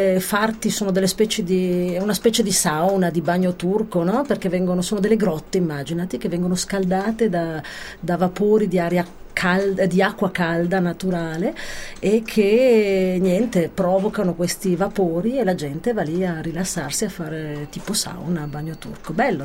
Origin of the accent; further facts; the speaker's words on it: Milan, Lombardy, Italy; also born or lived in Bormio; Sì, sono nata lì, poi sono cresciuta a Milano, però sono di Bormio, sì.